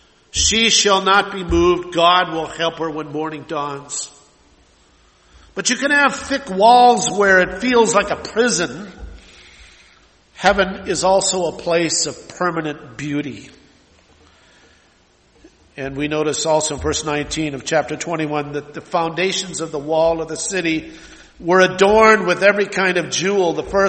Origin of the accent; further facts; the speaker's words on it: Minneapolis, Minnesota, United States; We didn't lock our doors normally where I grew up in South Minneapolis.